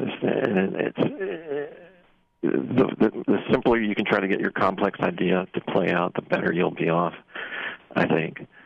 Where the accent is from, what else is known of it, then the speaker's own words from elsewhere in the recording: Louisiana, United States; I'm from Louisiana